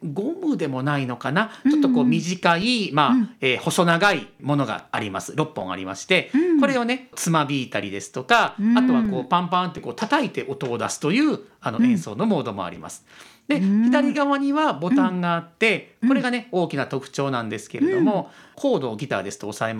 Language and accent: Japanese; Kansai, Japan; でやはり私はあの関西人なので、値段も気になるところなんですけれども